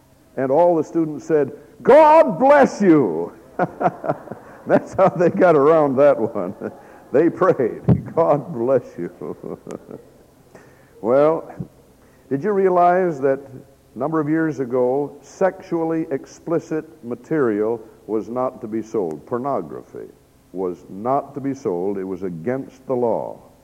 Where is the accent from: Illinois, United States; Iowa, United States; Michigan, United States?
Michigan, United States; By the way, I heard something interesting about some Christian students over in my home state of Michigan